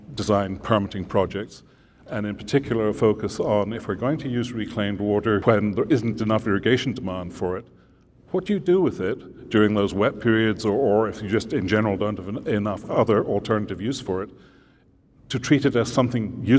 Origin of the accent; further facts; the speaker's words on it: Scotland, United Kingdom; also born or lived in Middle East; I was born in Scotland and had most of my schooling there. My parents moved out to the Middle East. My dad was working there. And so from 10 to 18 years old, I shuttled between school in Scotland and family in the Middle East.